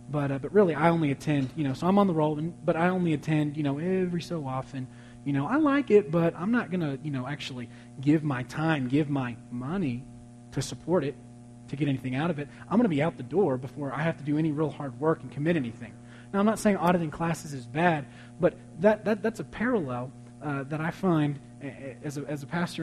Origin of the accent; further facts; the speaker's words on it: Dallas, Texas, United States; I'm from Dallas, so I'm looking for Mavs fans, okay? I love the Mavs.